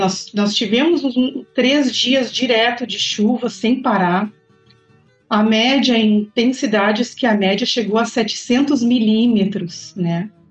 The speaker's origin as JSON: {"language": "Portuguese", "town": "Porto Alegre", "region": "Rio Grande do Sul", "country": "Brazil", "said": "morei 20 anos na Matias, nesse bairro populoso, né? Logo que eu vim, eu sou natural de Porto Alegre, logo que eu vim, morei 20 anos lá"}